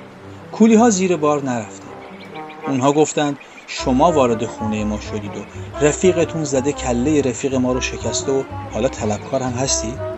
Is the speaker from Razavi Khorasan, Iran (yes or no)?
no; Gilan, Iran; born there; من در گیلان به دنیا آمدم و چقدر بابتش خوشحالم.